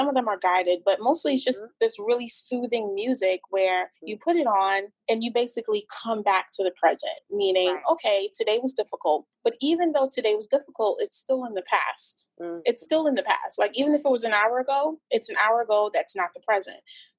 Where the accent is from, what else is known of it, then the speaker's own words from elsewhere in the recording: Trinidad & Tobago; I'm originally from Trinidad